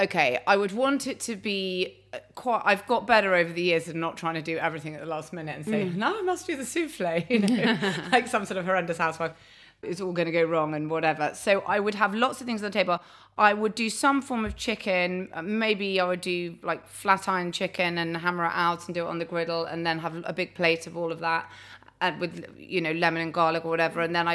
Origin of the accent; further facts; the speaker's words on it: South East England, United Kingdom; I grew up in Surrey, or sort of on the Surrey-Sussex borders, in the countryside, with my parents, who are still together and super fantastic. I'm the eldest of 3 girls.